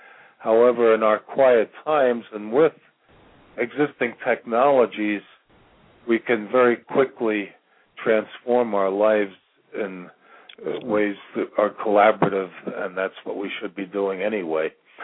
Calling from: Virginia, United States; I'm calling from Virginia

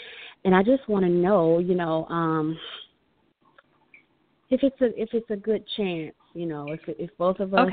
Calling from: Florida, United States; I'm calling from Florida.

